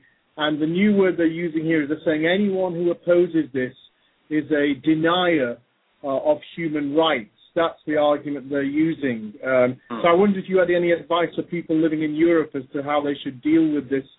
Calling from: Scotland, United Kingdom; I'm calling from Scotland.

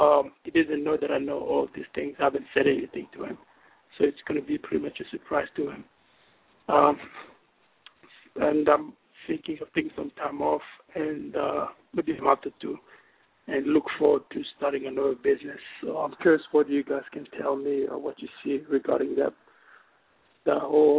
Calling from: New York City, New York, United States; I'm calling from New York City.

